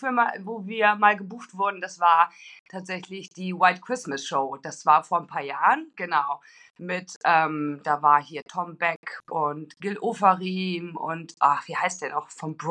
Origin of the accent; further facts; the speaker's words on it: Oldenburg, Lower Saxony, Germany; born there; Ich bin in Oldenburg geboren und wohne auch immer noch in Oldenburg.